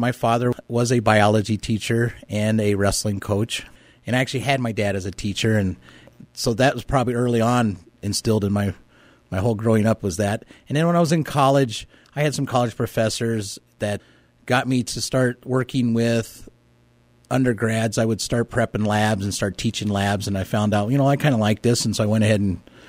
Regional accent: Sterling, Colorado, United States; also born or lived in Boulder; No, I'm actually originally from Colorado. I was born in Boulder. I grew up in Sterling, Colorado, which is on the northeastern plains.

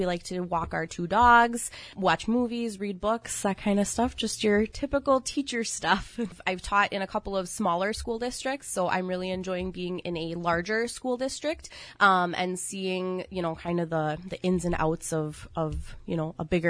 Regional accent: Wisconsin Rapids, Wisconsin, United States; I'm from Wisconsin Rapids. I went to Howe Elementary, and one of the many elementary schools in the area, graduated from Lincoln High School in 2011

